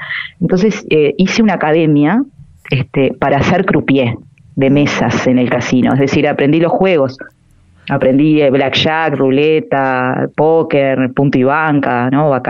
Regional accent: Punta del Este, Maldonado, Uruguay; Yo tengo 43 años, me crié en Punta del Este y me crié en la punta misma de Punta del Este. Es decir, la casita donde vivimos con mi familia está rodeada de mar. Las cuatro esquinas tienen mar.

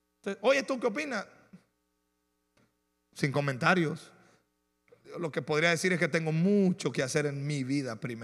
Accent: Mexico; Y así somos los mexicanos.

